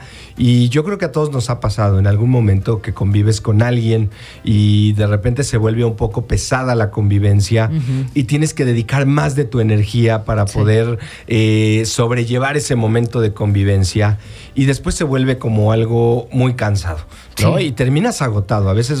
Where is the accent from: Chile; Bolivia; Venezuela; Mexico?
Mexico; Mexico City; yo crecí en la Ciudad de México y muchos años estuve ahí en la escuela, la prepa